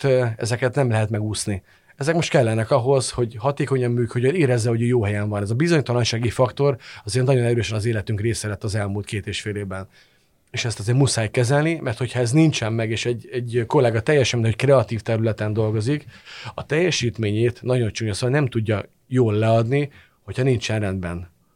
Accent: Hungary; De adott esetben magyarként hazai pályán vagyok

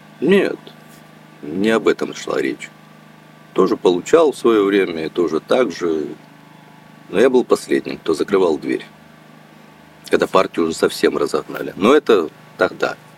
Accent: Krasnyi Luch, Luhansk Oblast, Ukraine; Ну, мы Восточная область, мы говорим по-русски. Ну, вот я сам с Донбасса, вообще Красный Луч.

